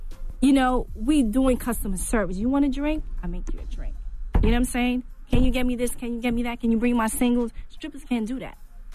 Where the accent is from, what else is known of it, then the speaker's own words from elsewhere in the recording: Bronx, New York, United States; I'm from the Bronx.